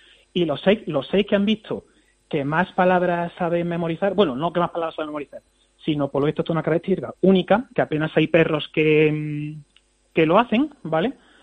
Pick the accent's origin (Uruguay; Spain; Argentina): Spain; Jaén, Andalusia; also born or lived in Granada; yo soy granadino criado en Jaén.